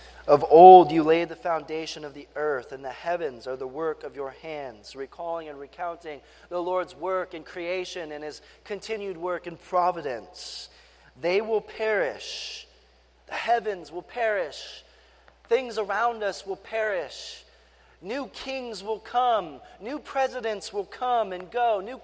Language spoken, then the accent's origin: English; San Diego, California, United States; I was on the West Coast. I grew up in San Diego, so we had all the awesome surfing